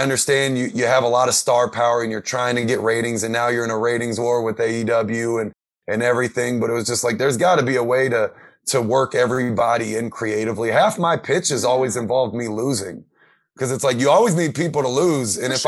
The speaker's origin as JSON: {"language": "English", "country": "United States", "tie": "born or raised there", "said": "You know, I say I'm American, I'm born and raised here"}